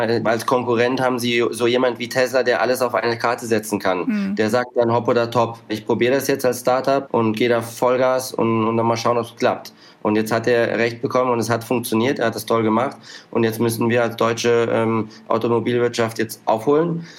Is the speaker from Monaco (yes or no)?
yes; Monaco; Ich bin halt Deutscher, bin aufgewachsen in Monaco, spreche aber verschiedene Sprachen, verbringe viel Zeit mit anderen Kulturen